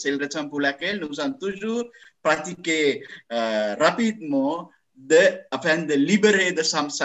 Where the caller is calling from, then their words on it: Geneva, Switzerland; je suis Bante de Genève